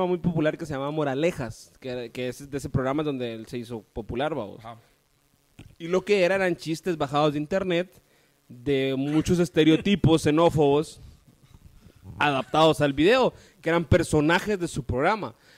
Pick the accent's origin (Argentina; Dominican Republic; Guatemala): Guatemala; Sí, yo soy de Guatemala. A mí Guatemala me encanta